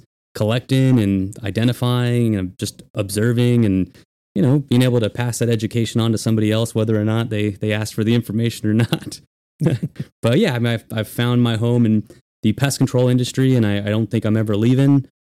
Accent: California, United States; also born or lived in Arizona; But I hail from Southern California. Sorry to use the C word on the air.

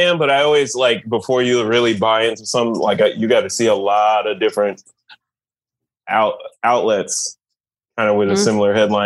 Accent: Portland, United States; I grew up in Portland, yeah.

